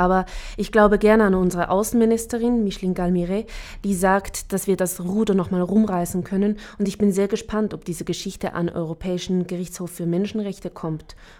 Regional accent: Switzerland; Ich bin Schweizerin und finde, dass mein Land damit in ein falsches Licht gerückt wird.

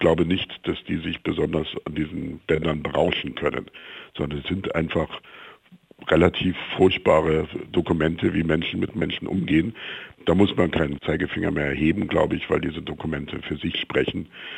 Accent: West Germany, Germany; Das wusste ich, ich bin Westdeutscher, in dem Maße überhaupt nicht.

